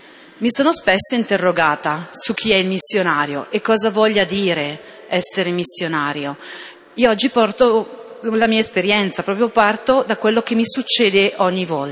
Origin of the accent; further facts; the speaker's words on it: Redona, Lombardy, Italy; born there; io sono nata a Redona. In questa chiesa sono stata battezzata nel 1974